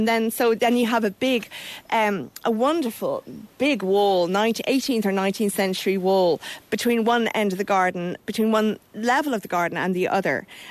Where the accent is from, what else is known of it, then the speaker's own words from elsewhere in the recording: Booterstown, Leinster, Ireland; I never got them at home when I was growing up in Booterstown.